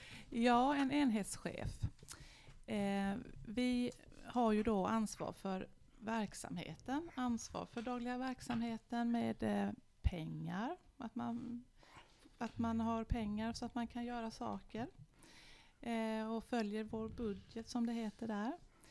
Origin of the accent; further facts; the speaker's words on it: Karlskrona, Blekinge, Sweden; born there; Sen är min Karlskrona är ju då min, där jag är född, och där är ju havet, vet ni.